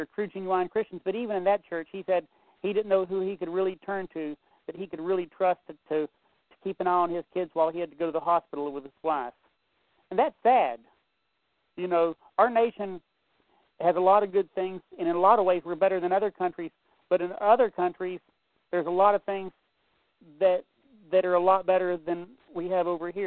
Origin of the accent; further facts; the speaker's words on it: United States; Okay, I'm American, and I'm part Native American, and I love my country, and I'm a conservative and all that.